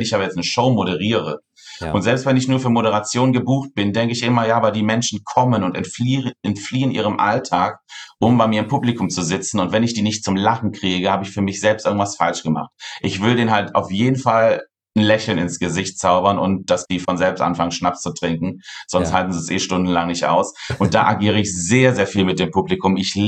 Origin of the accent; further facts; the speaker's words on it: North Rhine-Westphalia, Germany; ich komme ja aus dem wunderschönen Köln und ich bin auch hier in der Nähe aufgewachsen. Ich bin leider keine gebürtige Kölnerin, aber auch schon aus einer Gegend, wo Karneval sehr, sehr groß geschrieben wird.